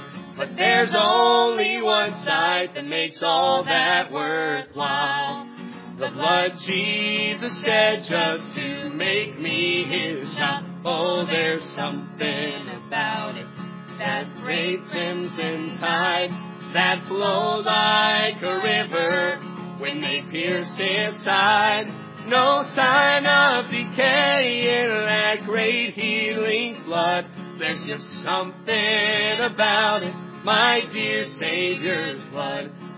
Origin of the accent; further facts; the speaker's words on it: Columbus, Ohio, United States; we're from Columbus, Ohio, just outside of Columbus.